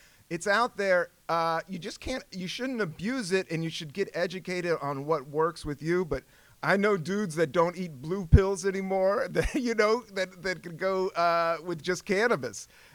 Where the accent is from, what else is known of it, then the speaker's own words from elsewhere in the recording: Virginia, United States; also born or lived in Washington, D.C.; I'm a DC kid. I'm from Virginia. I'm from the South.